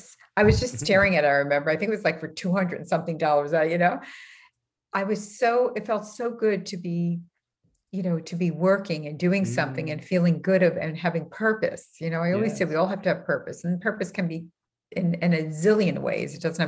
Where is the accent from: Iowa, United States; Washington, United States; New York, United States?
New York, United States; I'm from New York originally, and you know, we're really not known for being patient, right?